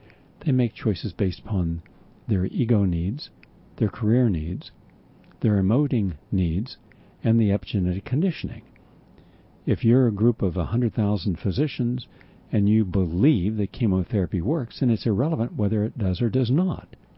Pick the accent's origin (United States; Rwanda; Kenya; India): United States; West Virginia; where I grew up in West Virginia, there was a farm